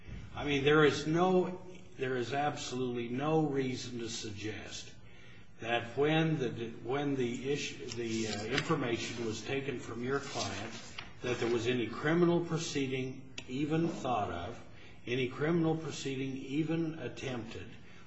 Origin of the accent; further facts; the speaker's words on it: Idaho, United States; and I'm from Idaho, so I don't say it right.